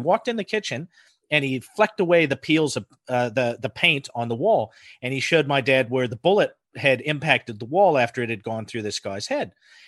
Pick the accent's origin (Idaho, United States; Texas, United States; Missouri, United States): Idaho, United States; I grew up in Northern Idaho, so we always had plenty of guns.